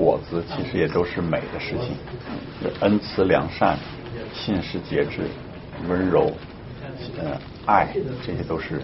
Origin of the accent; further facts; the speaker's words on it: China; 我们从大陆过来